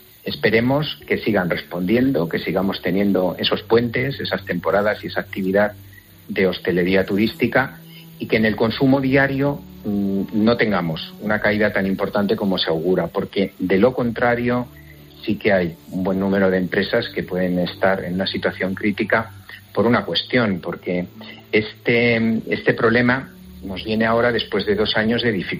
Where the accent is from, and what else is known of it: Spain